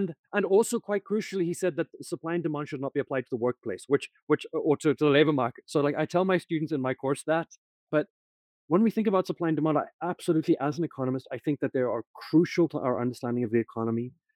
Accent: South Africa; So I'm from South Africa originally myself.

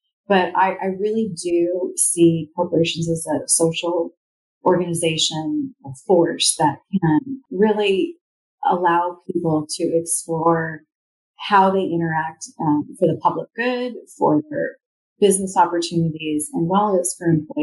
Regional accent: Redmond, Washington, United States; I live in Redmond, Washington. I grew up in Redmond, Washington.

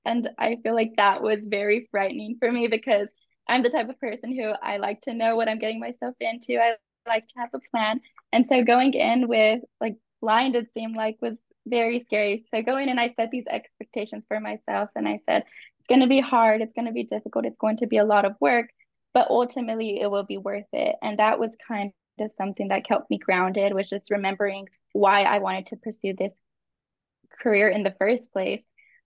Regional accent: Mercedes, Texas, United States; So I'm from Texas, the Rio Grande Valley, which is very, very far south Texas. The town that I grew up in was called Mercedes, Texas, which is a very, very small town.

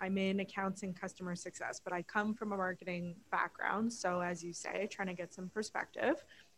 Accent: Canada; now in Boston, United States; I moved from Canada. Yeah, far off Canada.

